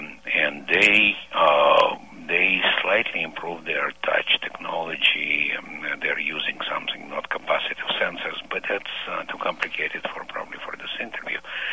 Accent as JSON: {"language": "English", "region": "Moscow", "country": "Russia", "also_born_or_lived": "Israel", "second_language": "English", "moved": "yes", "said": "I was living, I left Moscow, I am from Russia. I was living in Israel about 10 years"}